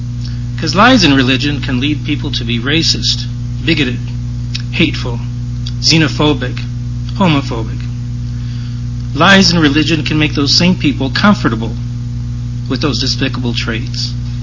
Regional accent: Phoenix, Arizona, United States; I'm from Phoenix, Arizona.

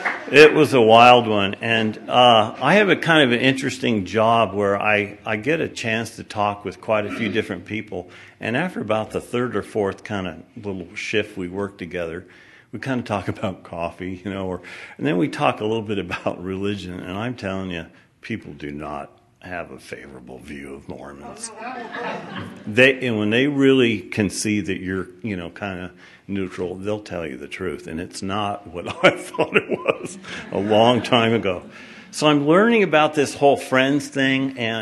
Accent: Portland, Oregon, United States; from Portland, Oregon. We got a great group in Portland.

